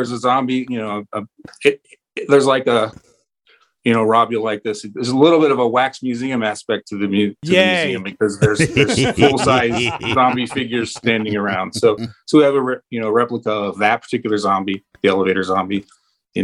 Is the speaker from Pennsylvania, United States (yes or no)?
yes; Pittsburgh, Pennsylvania, United States; that one movie, Night of the Living Dead, in 1968, filmed in my hometown. And I've always wanted to give the credit to Pittsburgh and that town